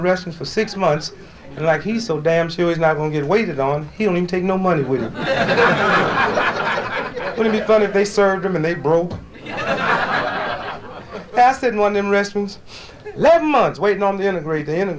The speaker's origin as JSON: {"language": "English", "town": "St. Louis", "region": "Missouri", "country": "United States", "tie": "born or raised there"}